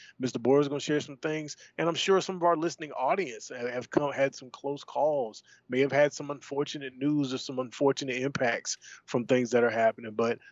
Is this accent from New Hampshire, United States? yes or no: no; Mississippi, United States; I'm from South Mississippi, and there were parts like when you go on Highway 49 going south of McGee